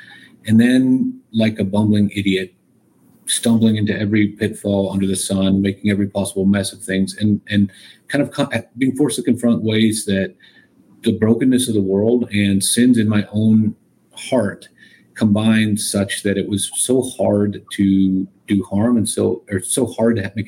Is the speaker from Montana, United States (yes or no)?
yes; Helena, Montana, United States; moved away as an adult; now in Nepal; I grew up in Helena, Montana. When I was 18, I became a Christian.